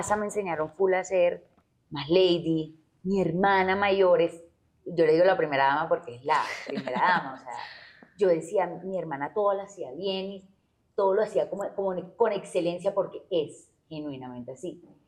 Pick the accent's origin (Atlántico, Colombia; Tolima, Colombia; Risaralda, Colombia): Atlántico, Colombia; Barranquilla; Yo vengo de una ciudad complicada. O sea, a mí me encanta Barranquilla, yo soy súper barranquillera y orgullosa de ser barranquillera